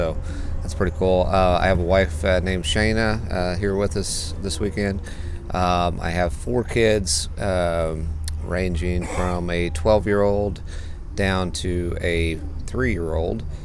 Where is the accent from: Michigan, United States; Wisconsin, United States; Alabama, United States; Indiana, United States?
Indiana, United States; Edinburgh; we're from Edinburgh, Indiana.